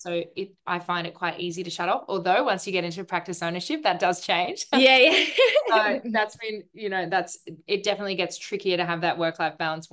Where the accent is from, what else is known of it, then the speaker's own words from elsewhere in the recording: Melbourne, Victoria, Australia; I graduated dental school from Adelaide University in 2013. I was from Melbourne originally. So as soon as I graduated, came straight back to Melbourne.